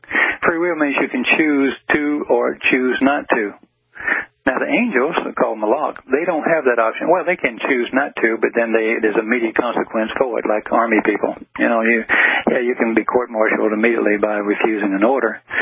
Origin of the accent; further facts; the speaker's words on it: the South, United States; I'm from the South where there's Lord everything.